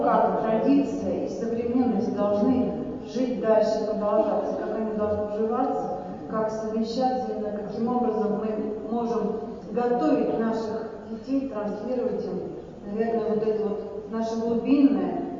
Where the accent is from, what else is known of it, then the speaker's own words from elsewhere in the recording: Lipetsk, Lipetsk Oblast, Russia; Я из Липецка, занимаюсь художественной керамикой, преподаю.